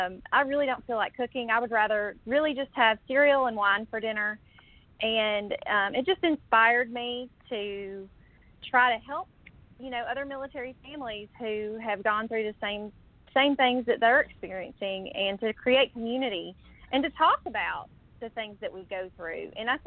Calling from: Franklin, Tennessee, United States; But we're in the middle of a PCS, so I'm calling in from Franklin, Tennessee. We're on our way from Louisiana to North Dakota

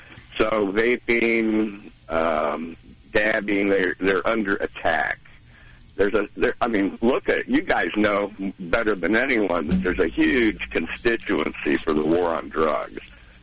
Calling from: Overland Park, Kansas, United States; I'm calling from Northern Overland Park.

